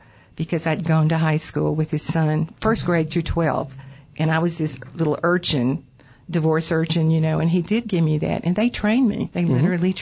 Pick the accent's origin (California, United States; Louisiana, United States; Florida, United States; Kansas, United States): Louisiana, United States; Because I have an addiction also to Southwest Louisiana